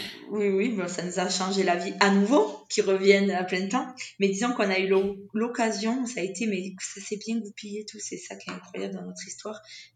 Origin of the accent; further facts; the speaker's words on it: France; accent: French; Ça fait maintenant 7 ans qu'on vit là et je les comprends, ils me comprennent. Alors, c'est vrai que j'ai pas un accent formidable en espagnol. Je garde mon accent bien français.